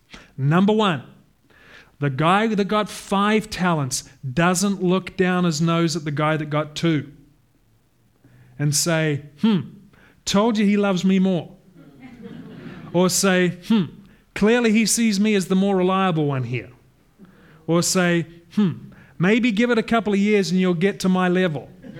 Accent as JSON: {"language": "English", "country": "New Zealand", "said": "But when I was 8, I started swimming down in New Zealand. I'm from New Zealand, by the way."}